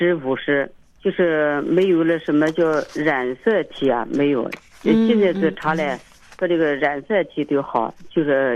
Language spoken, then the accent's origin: Chinese; Anhui, China; now in Shaanxi, China; 在我们老家是安徽的嘛，在这个陕西这边做这个豆腐嘛。